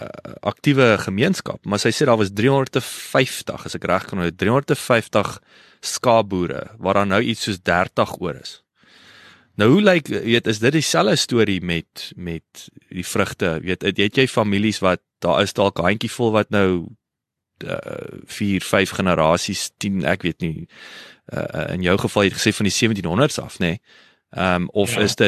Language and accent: Afrikaans; Kenhardt, Northern Cape, South Africa; born there; ek is op Kenhardt gebore